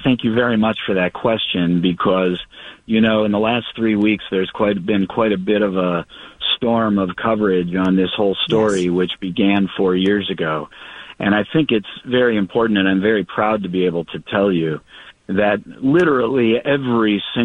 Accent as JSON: {"language": "English", "town": "St. Paul", "region": "Minnesota", "country": "United States", "tie": "born or raised there", "said": "Well, I'm a lifelong Minnesotan. I grew up in first in St. Paul and then in the Minneapolis suburbs."}